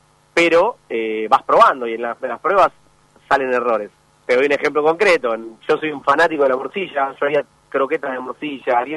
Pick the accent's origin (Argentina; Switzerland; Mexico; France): Argentina; A nosotros somos a los argentinos fanáticos del queso y dulce